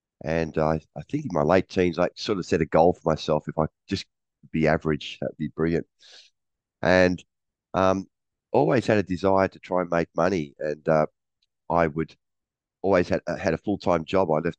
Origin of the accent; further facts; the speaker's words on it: Sydney, New South Wales, Australia; I'm from Sydney in Australia.